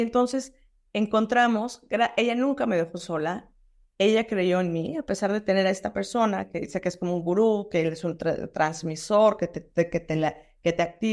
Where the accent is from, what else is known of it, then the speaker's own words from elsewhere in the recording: Mexico; de los únicos lugares que estaban abiertos era México, que yo soy mexicana.